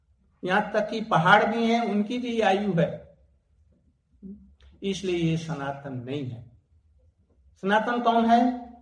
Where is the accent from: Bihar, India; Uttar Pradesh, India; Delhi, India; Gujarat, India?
Uttar Pradesh, India; Mathura; also born or lived in Vrindavan; मैं आज हिंदी बोल रहा हूं। मैं भारत से आया हूं, भारत में भी मैं मथुरा और वृंदावन से आया हूं